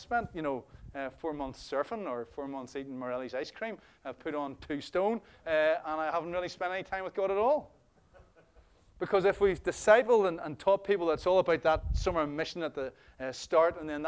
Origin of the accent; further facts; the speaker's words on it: Belfast, Northern Ireland, United Kingdom; Like, I'm just an ordinary guy. Born and bred in North Belfast. Just doing my stuff. Served my time in the Presbyterian Church.